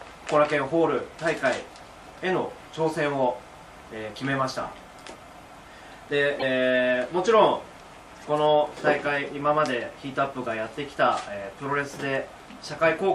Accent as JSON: {"language": "Japanese", "town": "Kawasaki", "region": "Kanagawa", "country": "Japan", "tie": "born or raised there", "said": "僕の地元川崎市の多摩区にあります、生田緑地"}